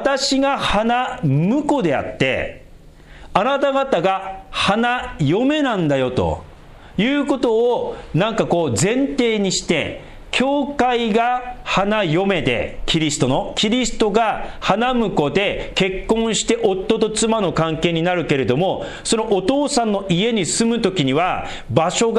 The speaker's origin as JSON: {"language": "Japanese", "town": "Sendai", "region": "Miyagi", "country": "Japan", "said": "私仙台出身だからね、東京から仙台行くのも結構長い、6時間ぐらいかかります。"}